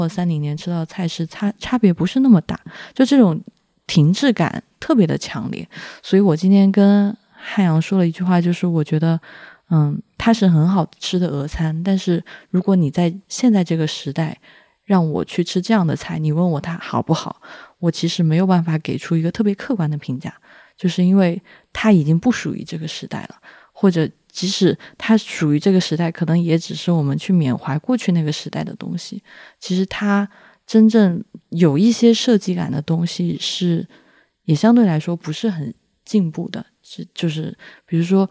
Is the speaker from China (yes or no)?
yes; South China, China; 因为我不是一个东北长大的人，我是一个南方长大的人